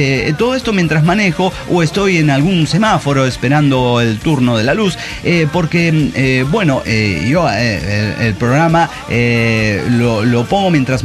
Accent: Ecuador; now in Mexico; Llamado así en Ecuador, mi tierra

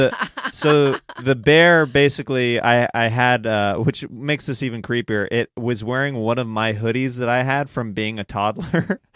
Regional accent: Kansas City, Kansas, United States; I'm from Kansas.

